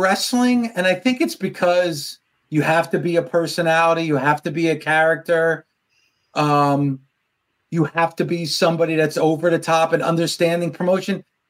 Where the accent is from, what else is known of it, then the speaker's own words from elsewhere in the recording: New Jersey, United States; I'm a Jersey guy. I grew up in Jersey. So, you know, 12, 13 year old … was a big Ric Flair fan.